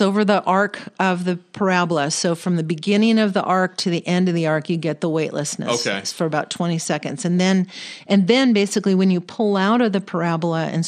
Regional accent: Pacific Northwest, United States; But while I was growing up in the Pacific Northwest, my dad had a telescope

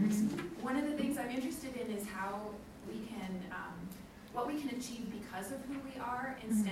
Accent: Vancouver, British Columbia, Canada; I'm from Vancouver, and I've been involved in women in data science.

